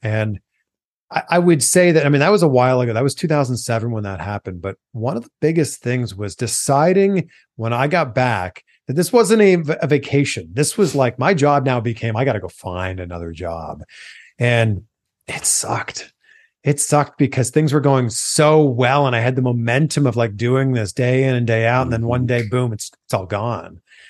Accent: Pickering, Ontario, Canada; I studied communication studies just outside of Toronto. I'm from Pickering, Ontario. I went to school in Waterloo, Ontario.

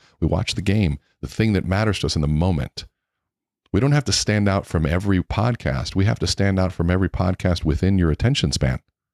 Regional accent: Minnesota, United States; also born or lived in Miami, Florida; So I was born in Miami, Florida, and moved to Minnesota when I was about 7 years old, and lived half-time Minnesota, half-time Miami, so I was about 16.

